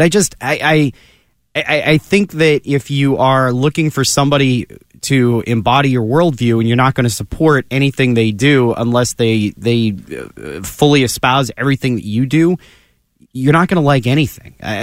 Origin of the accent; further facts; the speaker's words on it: United States; Today, because I'm an American